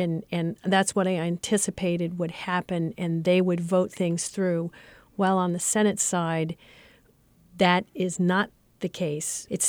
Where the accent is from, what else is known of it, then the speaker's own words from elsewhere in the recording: Mission Hills, Kansas, United States; I am from Mission Hills, Kansas, and my district is 7 in the senatorial arena.